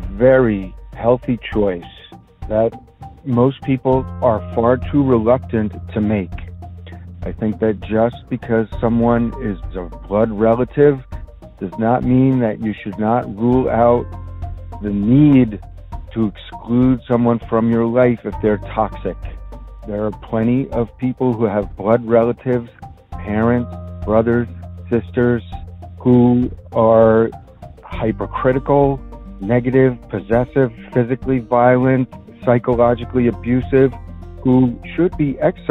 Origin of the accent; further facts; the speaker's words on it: South Orange, New Jersey, United States; from South Orange, New Jersey.